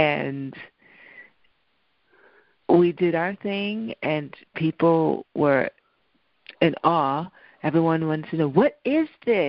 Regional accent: Queens, New York, United States; I was born in New York, in Queens, New York, but my parents are from Jamaica, so I'm Jamaican descent. Born and raised here.

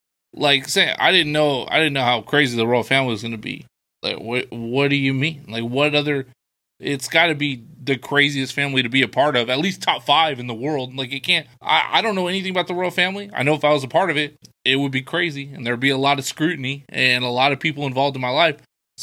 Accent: United States; I'm pretty anti-royal family, you know. I'm an American.

